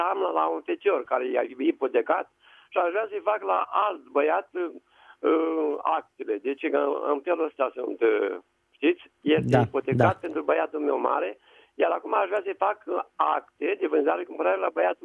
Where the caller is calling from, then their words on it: Tecuci, Galați County, Romania; sunt o persoană din Tecuci, Galați.